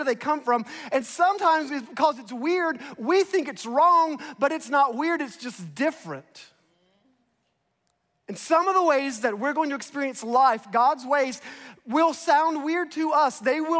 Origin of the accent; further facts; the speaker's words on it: North Carolina, United States; So I grew up in the South, North Carolina to be specific.